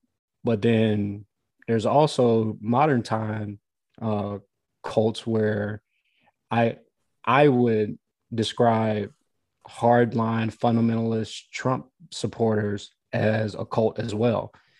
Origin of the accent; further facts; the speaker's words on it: Atlanta, Georgia, United States; not because of some evidence-based reason, but because I am from Atlanta.